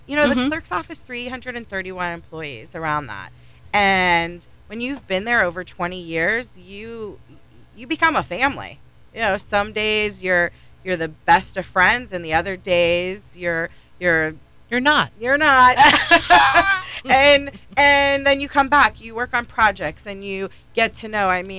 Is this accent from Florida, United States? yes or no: yes; Merritt Island, Florida, United States; I am from Merritt Island. I grew up in Merritt Island. I moved there when I was a young girl, and I attended school there.